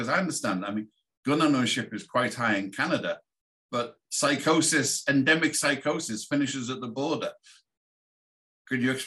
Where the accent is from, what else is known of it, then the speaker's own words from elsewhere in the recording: United Kingdom; I come from Britain, where I was in a pistol club and I had a permit.